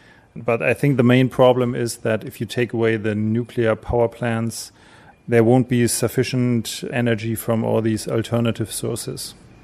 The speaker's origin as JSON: {"language": "English", "region": "Hamburg", "country": "Germany", "second_language": "English", "said": "From Hamburg, Germany."}